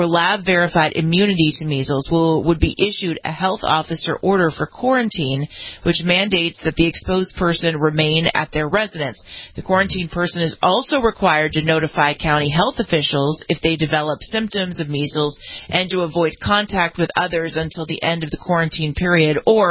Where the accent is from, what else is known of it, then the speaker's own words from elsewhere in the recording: Los Angeles, California, United States; It's coming from my hometown of Los Angeles